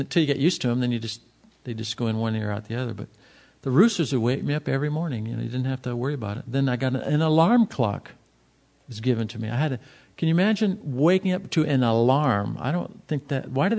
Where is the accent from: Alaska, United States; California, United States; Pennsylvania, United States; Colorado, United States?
California, United States; El Cajon; I grew up in the El Cajon when it was rural. I guess it was in the 50s.